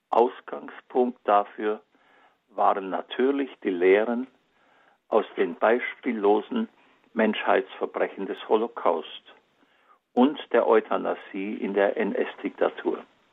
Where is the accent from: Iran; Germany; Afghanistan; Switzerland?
Germany; Backnang, Baden-Württemberg; am gewerblichen Schulzentrum meiner Heimatstadt Backnang